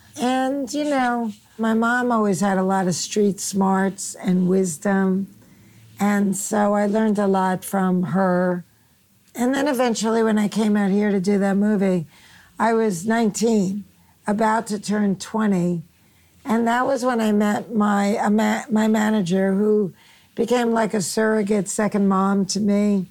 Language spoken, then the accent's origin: English; Queens, New York, United States; Back in Queens, I didn't really dress like the other kids.